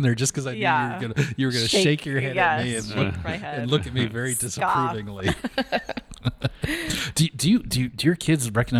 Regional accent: Oregon, United States; And any place that I went, people heard I was from Oregon.

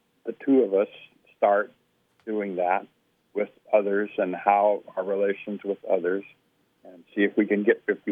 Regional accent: Portland, Oregon, United States; But when I was growing up in Portland, it was springtime. And when I was growing up in Southern Oregon, it was those wonderful summers

